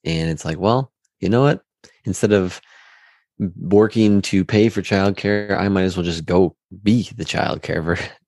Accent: Wisconsin, United States; I grew up near Green Bay, Wisconsin, which isn't too far from where I currently live.

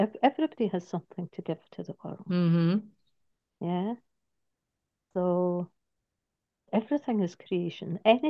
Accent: Scotland, United Kingdom; also born or lived in Spain; I grew up in Scotland.

